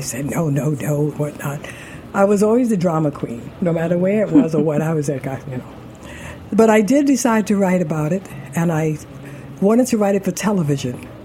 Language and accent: English; Harlem, New York, United States; I grew up in Harlem. In fact, I lived in Harlem for most of my life.